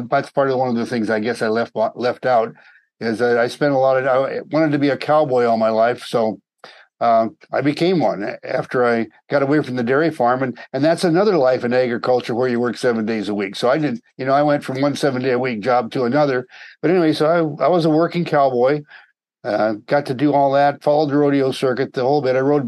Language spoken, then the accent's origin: English; Iowa, United States; also born or lived in Fort Smith, Arkansas; I was born in Fort Smith, Arkansas, during the Second World War. My father was stationed there. Shortly after I was born, he was shipped overseas, and my mother returned to the family home, a dairy farm in Iowa.